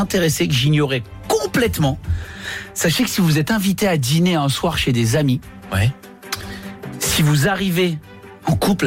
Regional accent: Annecy, Auvergne-Rhône-Alpes, France; Je suis d'Annecy. On est beaucoup écouté à Annecy.

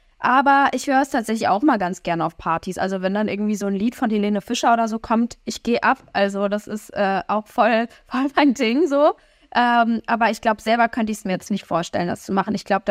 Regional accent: Koblenz, Rhineland-Palatinate, Germany; born there; Tatsächlich komme ich gebürtig aus Koblenz. Also das ist nochmal so ein bisschen so eine Stunde von Köln. Ich bin dann aber nach Köln gezogen und von Köln nach München.

